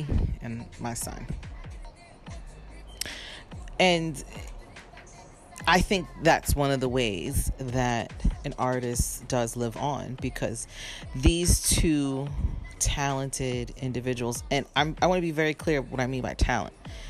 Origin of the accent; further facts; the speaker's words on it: New York City, New York, United States; I'm also from New York City at this time, so hip hop is New York. New York is hip hop.